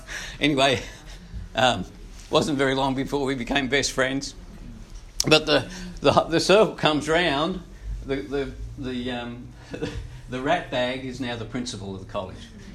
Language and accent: English; Victoria, Australia; But I grew up in the country here in Victoria.